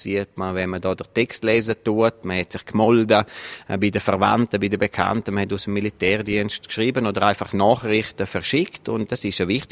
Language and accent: German; Rhäzüns, Graubünden, Switzerland; die verschiedenen Postkarten, die es gibt, gerade von meiner Heimatgemeinde, von Rezünd